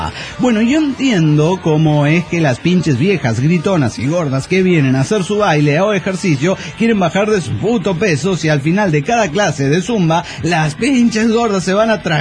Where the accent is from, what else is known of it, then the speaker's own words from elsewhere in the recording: Querétaro, Mexico; de Querétaro, México.